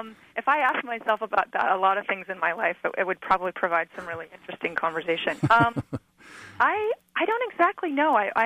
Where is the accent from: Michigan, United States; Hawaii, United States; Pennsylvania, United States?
Michigan, United States; moved away as an adult; also born or lived in Western Montana, United States; I grew up in Western Michigan, and when I moved to Western Montana right after college